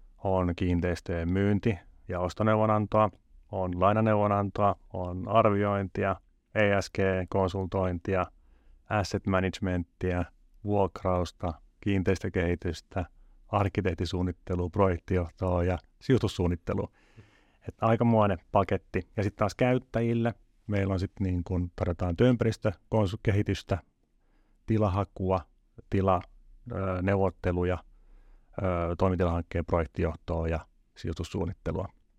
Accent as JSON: {"language": "Finnish", "town": "Imatra", "region": "South Karelia", "country": "Finland", "lives_now": "Helsinki, Finland", "said": "Olen alun perin kotoisin Imatralta tänään, tai nykyään asun Helsingissä Töölössä vaimon ja kahden ala-asteikäisen lapsen kanssa."}